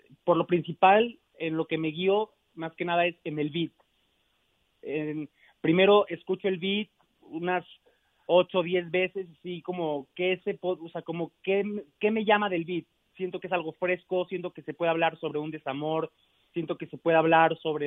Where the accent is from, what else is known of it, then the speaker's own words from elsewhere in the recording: Mexico City, Mexico; soy de México, de la Ciudad de México. Tengo 23 años.